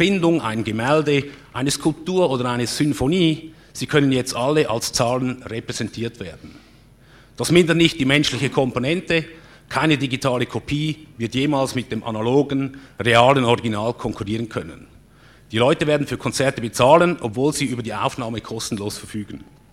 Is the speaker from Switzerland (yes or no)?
yes; Zug, Switzerland; Es stellt sich heraus, dass Fintech-Startups in meiner Heimatstadt sprießen und gedeihen.